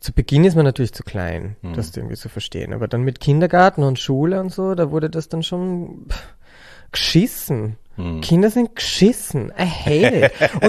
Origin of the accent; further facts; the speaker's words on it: Bad Mitterndorf, Styria, Austria; ich komme aus Bad Mitterndorf. Das ist echt, wenn man jetzt Sound of Music als Referenz nehmen möchte, wirklich ums Eck. Also it is Sound of Music. Ja, weil Salzburg ist da echt gerade an der Grenze. Und so bin ich aufgewachsen